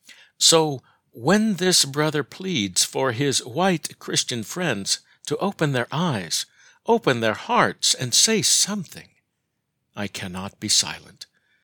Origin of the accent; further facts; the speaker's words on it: Birmingham, Alabama, United States; I've been working on it since my childhood, when the civil rights movement turned my hometown of Birmingham, Alabama, into a sphere of conflict.